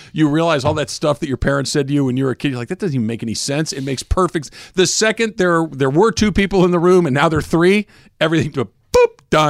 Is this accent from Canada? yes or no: no; Iowa, United States; now in Los Angeles, United States; when I moved to Los Angeles from Iowa, I just really thought that there was an opportunity for me here